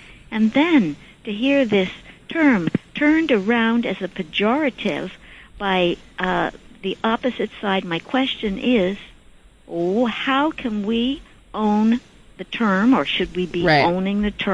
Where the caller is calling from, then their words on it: New York, United States; I'm calling from Suffolk County